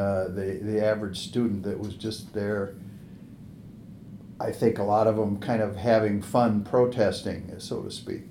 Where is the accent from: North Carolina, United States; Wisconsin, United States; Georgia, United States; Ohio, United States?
Wisconsin, United States; Racine; I'm from Racine, Wisconsin. I was born in Racine. Grew up in Racine, went to public school, and then went to Racine Lutheran High School